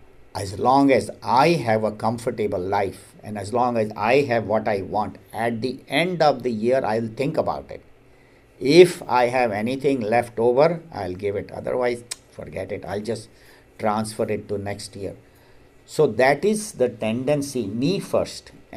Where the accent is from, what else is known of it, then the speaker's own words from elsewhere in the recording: India; You all know we grew up in India.